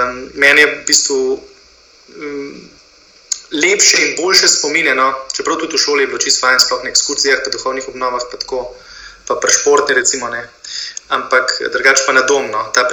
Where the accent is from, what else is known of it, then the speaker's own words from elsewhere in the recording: Kamnik, Central Slovenia, Slovenia; ker jaz sem iz Kamnika